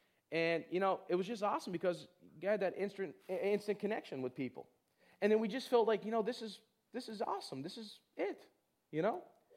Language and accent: English; East Coast, United States; me and my wife, we're from the East Coast, and we don't really have family very close here.